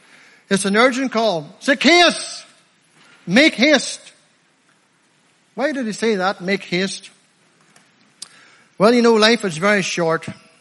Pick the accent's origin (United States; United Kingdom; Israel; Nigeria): United Kingdom; Limavady, Northern Ireland; I'm from Limavady District, by the way. 3 miles. I'm a country lad, by the way. You know by my accent, I'm not from around here.